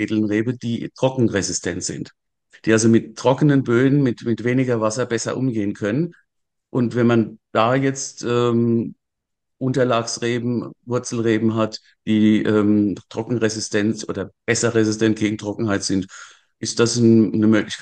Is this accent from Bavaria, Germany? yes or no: no; Wachenheim an der Weinstraße, Rhineland-Palatinate, Germany; Aus Wachenheim an der Weinstraße.